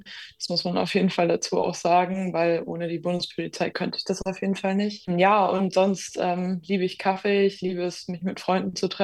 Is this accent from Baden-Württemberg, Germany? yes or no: no; Lübeck, Schleswig-Holstein, Germany; eigentlich komme ich ursprünglich aus dem Norden, also aus der Nähe von Lübeck quasi, also bin ich eine Nordleuchte